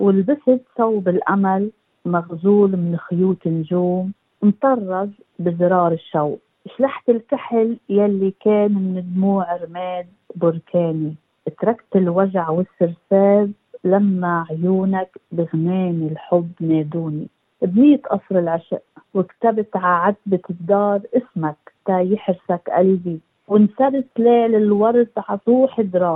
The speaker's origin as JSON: {"language": "Arabic", "country": "Lebanon", "lives_now": "Australia"}